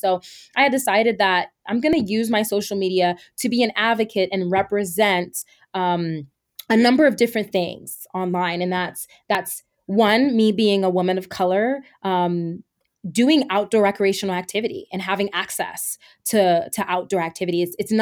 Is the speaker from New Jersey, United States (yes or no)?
yes; New Jersey, United States; I was born and raised in Jersey. And I never had access really to the outdoors until about 4 years ago when I was in Vegas.